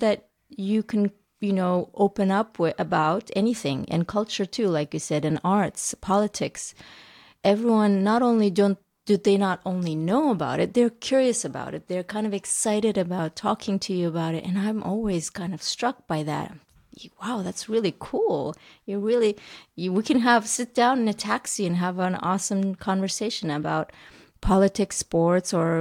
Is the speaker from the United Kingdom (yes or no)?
no; Turkmenistan; now in Serbia; Every time I say, hey, I'm from Turkmenistan or whatever, almost everyone has something to say about Turkmenistan, and that's very rare.